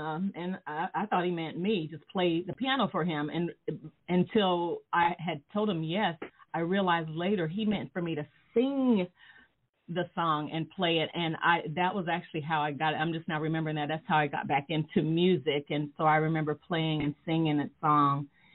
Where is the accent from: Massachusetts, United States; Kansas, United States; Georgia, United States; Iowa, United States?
Kansas, United States; Kansas City; born there; I was born in Kansas City, Kansas, and grew up in a musical family.